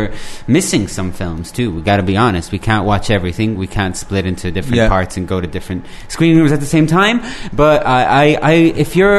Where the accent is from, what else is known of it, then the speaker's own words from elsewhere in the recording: Ireland; I love to do the Scottish accent. I'm from Ireland, so I do like Scotland. I grew up in Ireland anyways